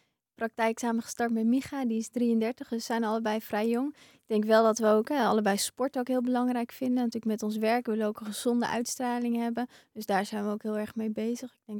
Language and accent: Dutch; Amsterdam, North Holland, Netherlands; daarbij, we komen uit Amsterdam.